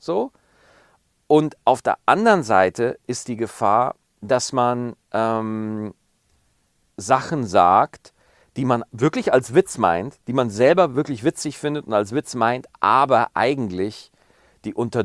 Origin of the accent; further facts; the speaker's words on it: Bavaria, Germany; Ich bin Bayer, aber ich fühle mich in Bayern als Außenseiter. Ich fühle mich nicht wie ein richtiger Bayer.